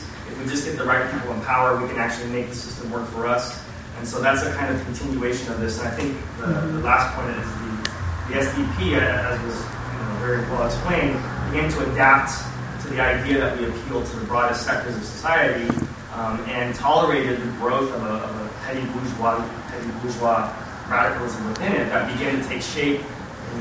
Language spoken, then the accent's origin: English; San Diego, California, United States; from San Diego.